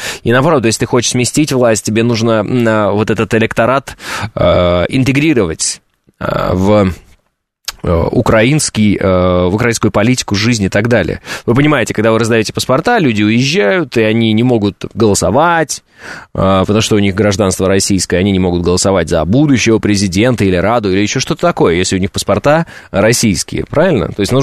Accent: Oral, West Kazakhstan Region, Kazakhstan; born there; я, например, родился в Советском Союзе, в городе Уральск, Западно-Казахстанской области.

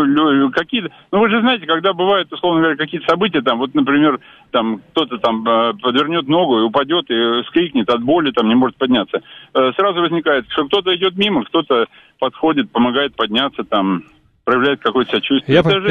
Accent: Moscow, Russia; я из Москвы.

